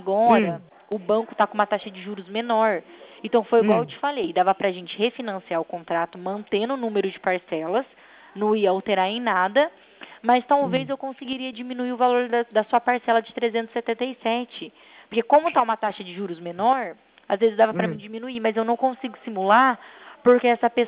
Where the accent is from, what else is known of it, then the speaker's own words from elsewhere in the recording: Cornélio Procópio, Paraná, Brazil; Sou daqui de Cornélio mesmo.